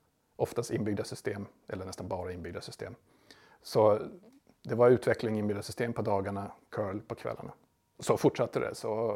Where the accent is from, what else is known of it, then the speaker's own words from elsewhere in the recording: Sweden; Det är ju vi är några svenskar